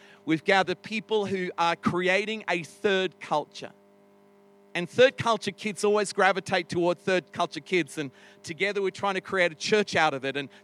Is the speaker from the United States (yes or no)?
no; England, United Kingdom; born there; also born or lived in Australia; my parents born in England, and yet I lived like half of my life in Australia. So people say, are you British? I was born in England.